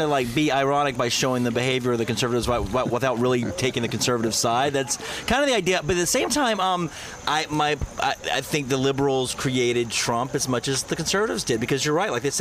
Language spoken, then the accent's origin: English; North Carolina, United States; now in New York, United States; I'm from North Carolina. I mean, I've been in New York for 7 years, but I come from a socially progressive but conservative, very conservative, fiscally conservative region, North Carolina